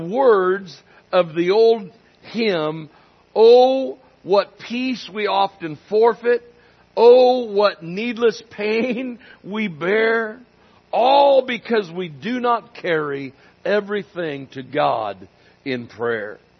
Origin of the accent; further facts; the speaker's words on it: Myrtle Creek, Oregon, United States; also born or lived in Canyonville; Myrtle Creek, Oregon is my city. It's my hometown. It's where I was born. And, well, I really wasn't born here. I was born in the hospital in Canyonville